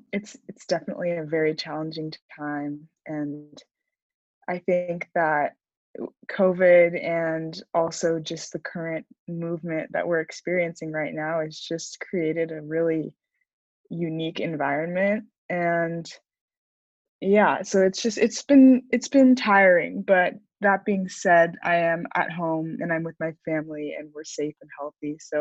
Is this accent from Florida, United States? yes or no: no; Sacramento, California, United States; I'm from Sacramento, California, and I am a Black woman rower.